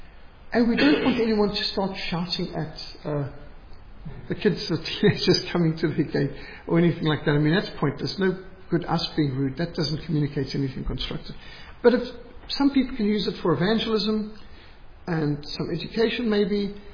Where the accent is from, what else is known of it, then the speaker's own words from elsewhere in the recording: Zimbabwe; our family was totally secular when I was growing up in Rhodesia